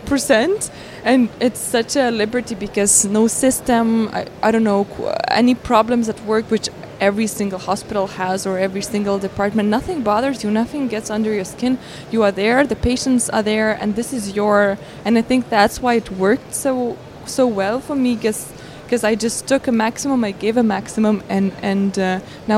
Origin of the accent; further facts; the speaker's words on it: Lithuania; first language Lithuanian; English is a second language; Okay, so it's Lithuanian is my mother tongue. It's English. I'm quite good with Russian.